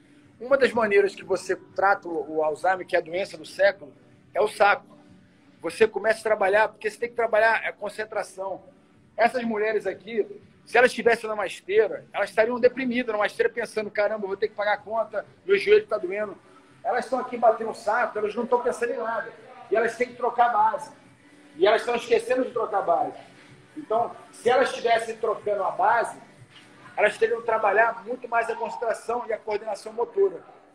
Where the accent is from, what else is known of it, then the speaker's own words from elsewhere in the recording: Brazil; eu sou brasileiro em qualquer lugar do mundo